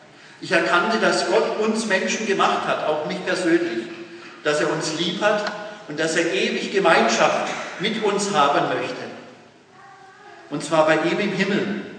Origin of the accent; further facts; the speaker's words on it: Pforzheim, Baden-Württemberg, Germany; Ich bin ja gebürtiger Pforzheimer und bin hier aufgewachsen.